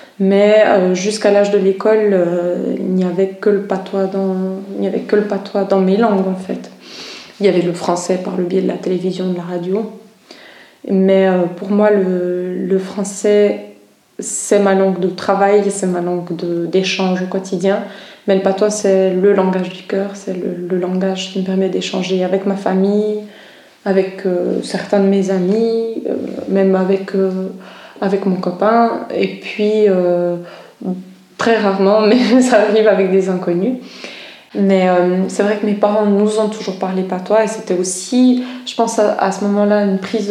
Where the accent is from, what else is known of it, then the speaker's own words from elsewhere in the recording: Valais, Switzerland; Je viens des Valais, où j'ai grandi. Ensuite, j'ai fait mes études à l'université de Neuchâtel. Et maintenant, j'habite de nouveau à Évalais. Alors, je parle couramment le français.